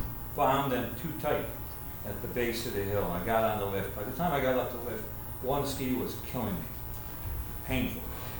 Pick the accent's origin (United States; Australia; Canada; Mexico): Canada; So I'm from Canada, and I was skiing one day